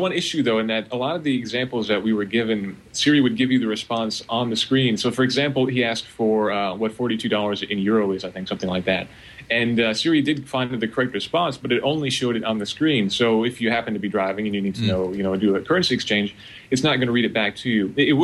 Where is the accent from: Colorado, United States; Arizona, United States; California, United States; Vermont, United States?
Vermont, United States; It gave me the history of my hometown in Vermont.